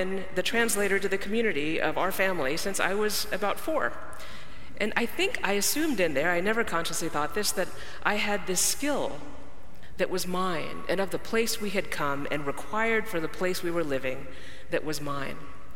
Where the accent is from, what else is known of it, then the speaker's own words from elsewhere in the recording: Garland, Texas, United States; So I'm from Garland, Texas, where we speak English. And I was taught English by my parents, who were taught British English and speak it with Indian accents, South Indian accents.